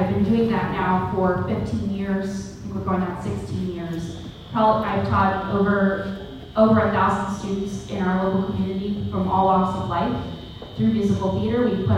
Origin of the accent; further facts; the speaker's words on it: Florida, United States; I grew up in Pinellas County, I'm a Pinellas native. My parents moved here from Boston, and they supported me wholeheartedly.